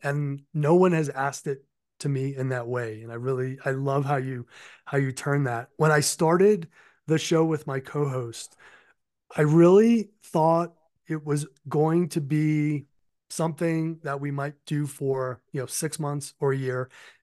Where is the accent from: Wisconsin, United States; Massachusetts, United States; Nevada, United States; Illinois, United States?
Massachusetts, United States; Somerset; yes, my upbringing in southeastern Mass. I grew up in Somerset, so I'm sure you're